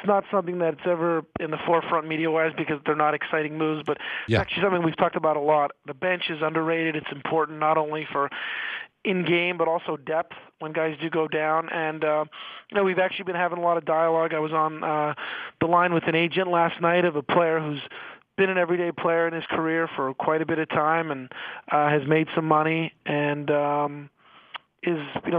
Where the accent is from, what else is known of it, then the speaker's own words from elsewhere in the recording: Montreal, Quebec, Canada; Well, growing up in Canada helps. Growing up in Montreal helps.